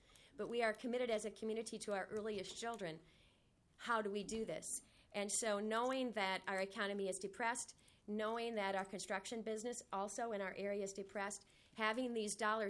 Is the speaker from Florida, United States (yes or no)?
no; St. James, Minnesota, United States; I'm from St. James, which is a very small rural community in Watonwan County. Our school district population is 6,000. Our town is a little over 4,000, so we're very small and rural.